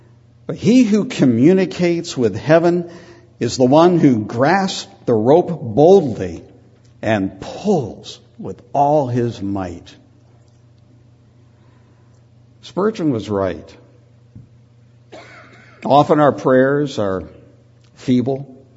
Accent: New England, United States; I grew up in New England, just a small, classic New England town. It was a marvelous place to grow up.

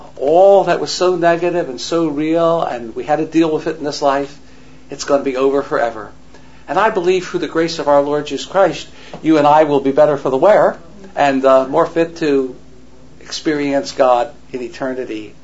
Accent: Philadelphia, Pennsylvania, United States; when I was growing up in Philadelphia, this was one of my mother-in-law's favorite sayings.

